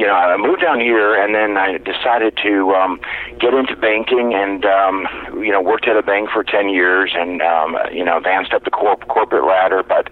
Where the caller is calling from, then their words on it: Oklahoma City, Oklahoma, United States; Well, I'm in Oklahoma City, where I live and broadcast from.